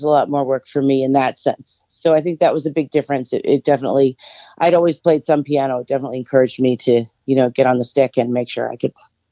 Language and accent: English; Boston, Massachusetts, United States; born there; also born or lived in New York; And I was born in Boston. I moved around a lot, ended up back in Massachusetts for high school and college, then went out to New York for about 8 years as well.